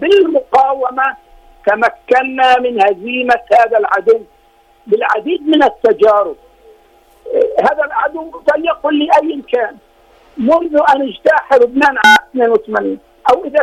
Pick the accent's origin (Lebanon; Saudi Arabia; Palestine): Palestine; عنا كفلسطينيين